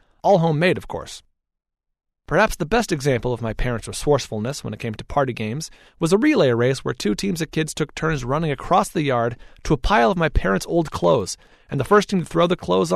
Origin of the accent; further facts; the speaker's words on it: San Bruno, California, United States; I spent the first 9 years of my life in San Bruno, California, also about 15 minutes south of San Francisco. Growing up in San Bruno was like growing up in Manchester, England, with slightly better food. It was constantly cold and foggy.